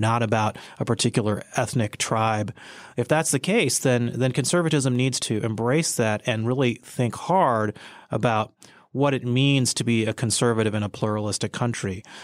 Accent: Michigan, United States; born or raised there

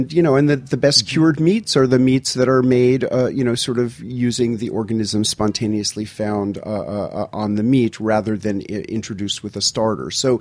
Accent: New York City, New York, United States; now in Tennessee, United States; about 20 years ago, I moved from New York City to rural Tennessee and started keeping a garden for the first time in my life. And I was such a naive city kid

